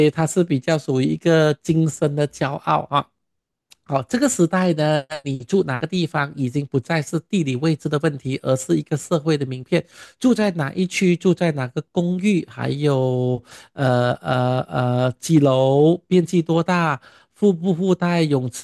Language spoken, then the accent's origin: Chinese; Malaysia; 那时我就跟他讲说，我来自马来西亚啊。